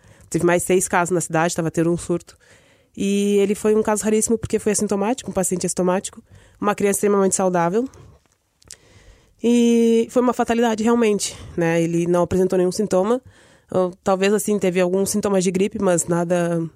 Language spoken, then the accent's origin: Portuguese; Portugal; vivemos em Portugal e somos portugueses.